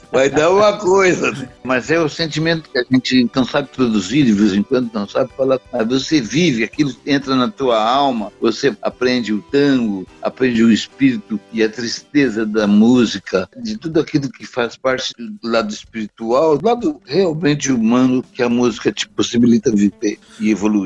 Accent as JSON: {"language": "Portuguese", "town": "Bagé", "region": "Rio Grande do Sul", "country": "Brazil", "said": "Porque eu sou de Bagé, da fronteira do Brasil com o Uruguai"}